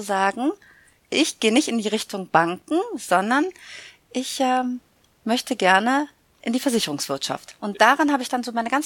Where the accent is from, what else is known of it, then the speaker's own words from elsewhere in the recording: Münster, North Rhine-Westphalia, Germany; born there; now in Cologne, Germany; Genau, in Köln verortet, aber gebürtige Münsteranerin.